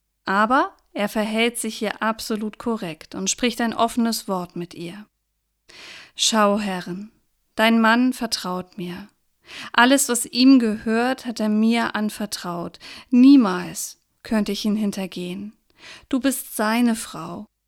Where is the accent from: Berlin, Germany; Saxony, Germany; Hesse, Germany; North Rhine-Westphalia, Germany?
Saxony, Germany; accent: Saxon; now in Hamburg, Germany; uns hört man das ja auch manchmal an, dass wir hier in Hamburg leben. Und ich habe damals diesen Dialekt aus Sachsen eben so doll gesprochen, dass man mich gar nicht verstanden hat.